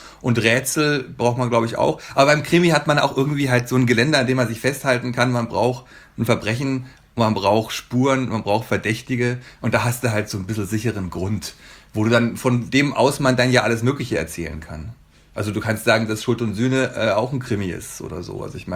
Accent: Bavaria, Germany; Also ich komme ja aus Bayern und da gehe ich auch viel in den Bergen spazieren oder wandern oder so.

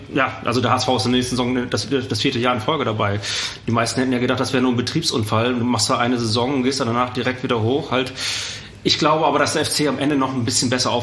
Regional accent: Northern Germany, Germany; born there; moved away as an adult; now in Cologne, Germany; ich bin gebürtiger Norddeutscher. Mhm. Aber ich bin natürlich durch Studium und durch den Job schon ewig hier. Und ich glaube, Köln ist auch Heimat, ganz klar.

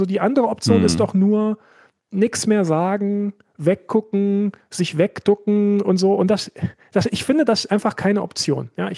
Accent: Southern Germany, Germany; Also ich komme eigentlich aus Süddeutschland

